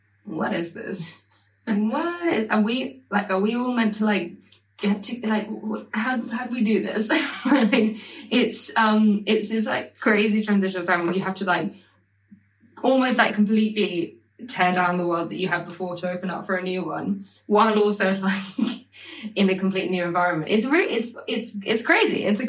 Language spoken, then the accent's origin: English; Stepney Green, London, United Kingdom; because I grew up in Stepney Green.